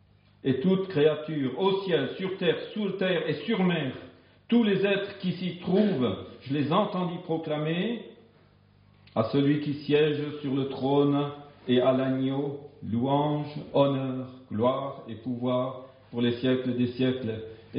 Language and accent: French; Grand Est, France; Moi qui viens d'Alsace-Lorraine, je peux vous dire que j'étais choqué quand suis devenu pasteur, comme on dit chez nous en Alsace, à l'intérieur, en France quoi.